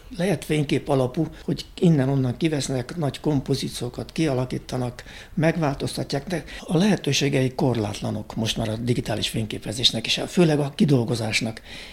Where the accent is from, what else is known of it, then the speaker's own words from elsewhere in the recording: Târgu Mureș, Mureș County, Romania; minket Marosvásárhelyeket nem kérdeztek meg a II. Világháború után, hogy hova akarunk tartozni.